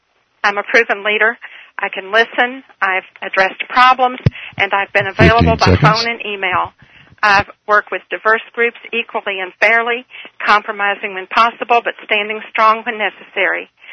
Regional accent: Louisville, Kentucky, United States; I'm from Louisville, Kentucky.

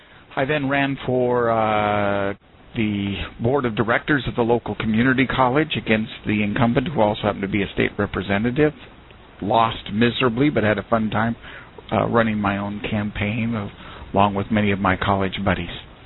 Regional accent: Oregon, United States; I have a degree in political science from a small university out in Oregon, my home state

